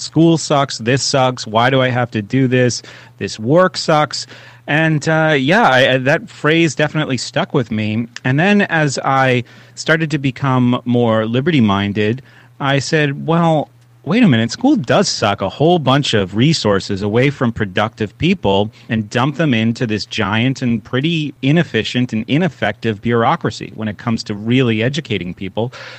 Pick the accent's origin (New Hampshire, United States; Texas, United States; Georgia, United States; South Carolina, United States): New Hampshire, United States; I grew up in New Hampshire, but I've been here and participating in the Free State Project since 2010